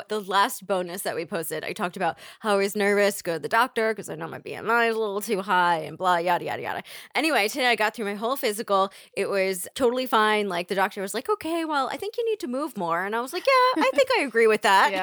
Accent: New Jersey, United States; I mean, I am from New Jersey, so it's just the way we do business here.

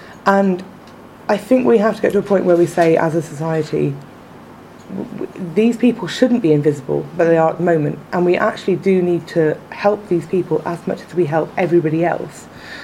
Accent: Newport, Wales, United Kingdom; I come from Newport in South Wales, which if you ever go there, it's not really glamorous.

